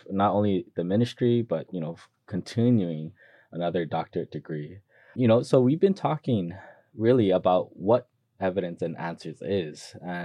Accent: Hawaii, United States; especially growing up in Hawaii. If you're from Hawaii, we do have a big Japanese cultural relevance.

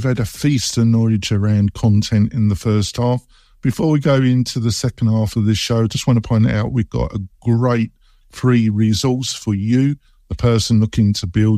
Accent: England, United Kingdom; I'm English to my core.

